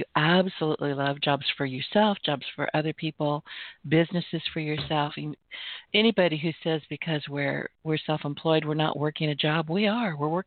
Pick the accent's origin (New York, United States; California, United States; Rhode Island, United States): California, United States; I was born and raised in California. I know all about expense.